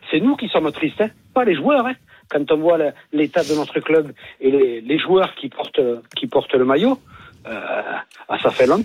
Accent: Genoa, Liguria, Italy; parce que chez moi, à Gênes, c'est plus une terre de Wallis

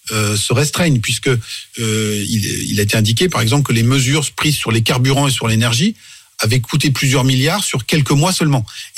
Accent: France; Il y a un phénomène de ralliement légitimiste au président en exercice chez nous en France.

